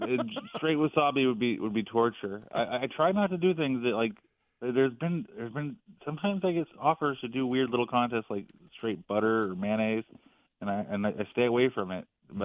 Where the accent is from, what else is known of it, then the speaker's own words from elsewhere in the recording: California, United States; Because I was from California. I'm from California.